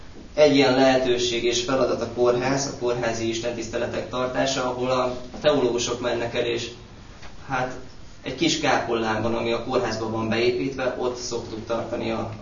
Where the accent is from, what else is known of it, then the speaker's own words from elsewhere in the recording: Satu Mare County, Romania; now in Hungary; Én is Párciumból származom, Szatmár mellől, egy avas, felső falu, kis mesebeli kis helyről. 91-ben jöttünk át a családommal